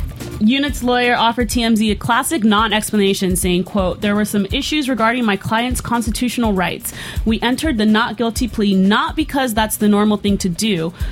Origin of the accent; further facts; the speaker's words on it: California, United States; I'm a California girl.